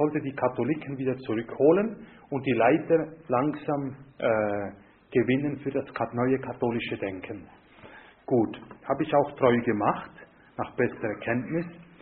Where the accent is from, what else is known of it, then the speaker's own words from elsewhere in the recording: Italy; kam der 8. Dezember, ein großes katholisches Volksfest, wie in Südamerika, Polen oder ebenso auch bei uns in Italien.